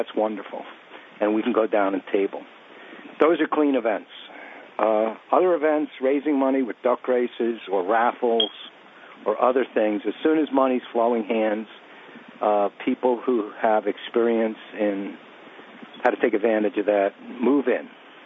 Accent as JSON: {"language": "English", "town": "New York City", "region": "New York", "country": "United States", "tie": "born or raised there", "said": "I grew up in Coney Island, so it's kind of like a freak show or a carnival thing or a ride."}